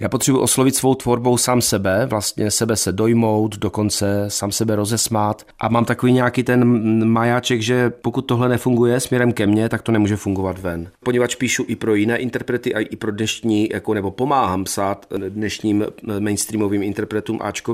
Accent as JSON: {"language": "Czech", "town": "Čeladná", "region": "Moravian-Silesian Region", "country": "Czechia", "said": "Já jsem totiž z Čeladné jakoby původem."}